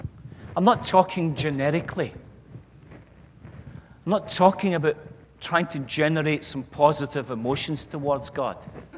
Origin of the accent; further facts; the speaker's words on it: Scotland, United Kingdom; moving on as rapidly as a Scotsman can.